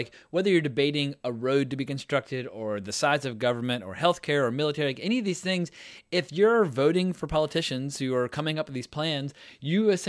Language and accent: English; United States; for me as an American, as an outsider looking in, I love the fact that Canada did all this.